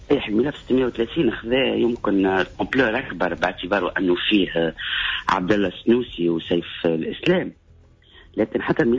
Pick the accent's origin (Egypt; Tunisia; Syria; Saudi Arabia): Tunisia; وإحنا بتبعتنا تونسيين ما نستحقوش التأشيرة